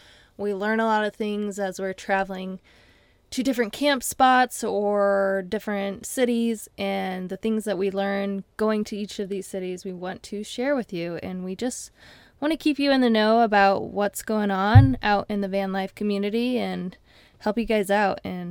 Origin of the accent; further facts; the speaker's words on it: California, United States; I am from the Bay Area, California.